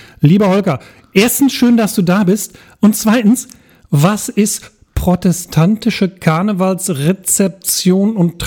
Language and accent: German; North Rhine-Westphalia, Germany; Ich bin Ostwestfale.